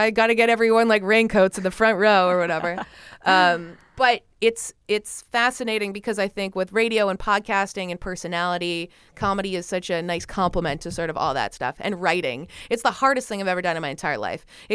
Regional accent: Canada; It was in Canada, my home country.

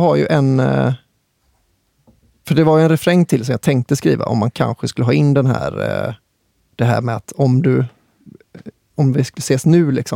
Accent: Kungälv, Västra Götaland County, Sweden; Jag är från Kungälv.

